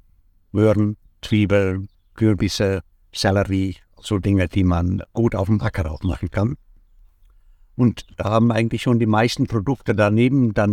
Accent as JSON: {"language": "German", "country": "Netherlands", "lives_now": "Germany", "said": "Also wir kommen aus den Niederlanden, alle beide. Und wir haben damals auch Kühe mitgebracht aus den Niederlanden"}